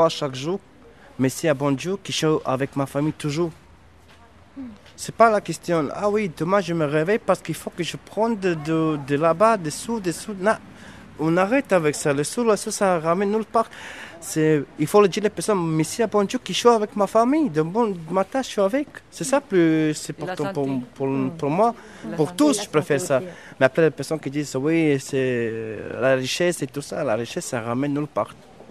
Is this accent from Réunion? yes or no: no; Serbia; now in France; Bon, moi, je viens de Serbie. Là, ça fait déjà plus de 12 ans, à peu près, avec toute ma famille, quasiment.